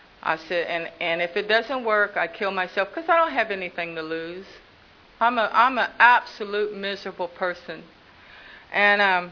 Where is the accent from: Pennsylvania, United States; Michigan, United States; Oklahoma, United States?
Oklahoma, United States; Tulsa; And I said, oh, I believe in God. I was raised in Tulsa.